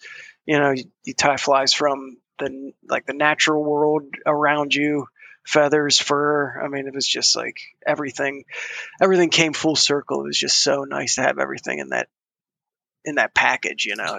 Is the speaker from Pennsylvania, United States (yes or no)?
yes; Pennsylvania, United States; we just grew up in like Western PA coal region.